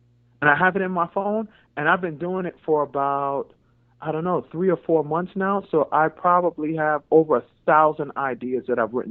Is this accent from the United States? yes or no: no; Jamaica; born there; I'm from a third world country. I was born in Jamaica, right?